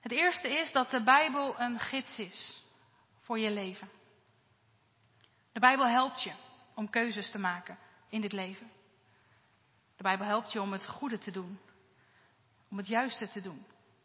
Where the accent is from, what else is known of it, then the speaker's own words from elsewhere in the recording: Rotterdam, South Holland, Netherlands; Nou, ik kom uit Rotterdam